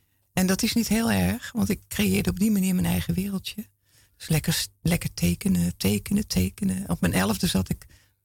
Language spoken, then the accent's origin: Dutch; Halfweg, North Holland, Netherlands; En ik kwam dus van Halfweg. En daar had je de suikerfabriek.